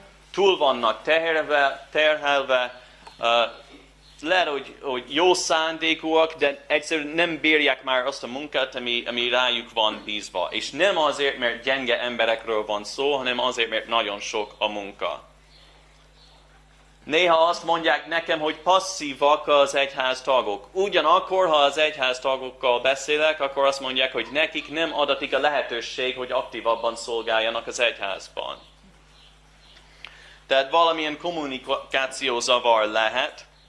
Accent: United States; Hungarian is a second language; now in Budapest, Hungary; Amerikában nőttem fel, a presbiteriánus egyházban. Amikor idejöttem és Budapestre költöztem, még nem tudtam magyarul egyáltalán

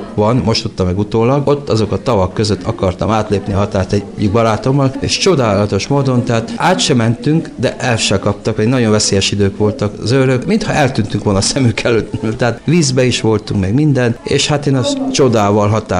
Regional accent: Mureș County, Romania; családból származom, Marosvásárhely mellett

